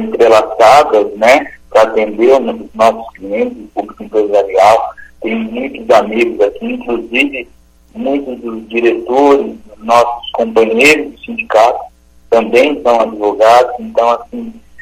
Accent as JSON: {"language": "Portuguese", "town": "Maringá", "region": "Paraná", "country": "Brazil", "tie": "born or raised there", "said": "sou de 86, né? Nasci, minha família é daqui também, então, como a gente fala por aqui, sou nascido e criado em Maringá."}